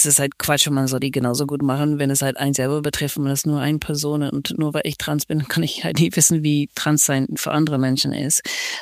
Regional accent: Netherlands; German is a second language; auch für mich als Niederländer

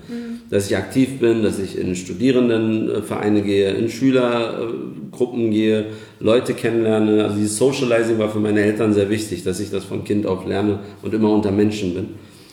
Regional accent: Berlin, Germany; ich bin gebürtiger Kreuzberger, aufgewachsen in Neukölln.

